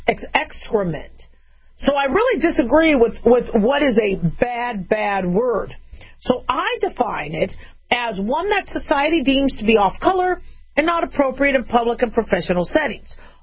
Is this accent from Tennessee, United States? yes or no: no; Phoenix, Arizona, United States; I grew up in Phoenix, too.